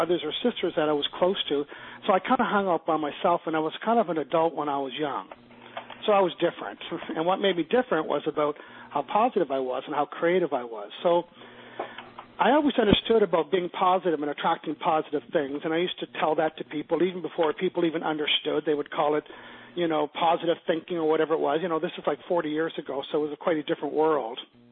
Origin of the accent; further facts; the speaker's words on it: the Maritimes, Canada; I'm from the Maritimes.